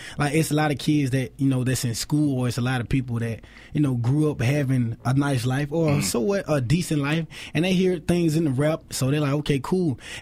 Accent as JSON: {"language": "English", "town": "Atlanta", "region": "Georgia", "country": "United States", "tie": "born or raised there", "said": "Like, even if you go, like, where I'm from, like, I grew up in Summerhill, mm-hmm. you know what I'm saying, right by Turner Field."}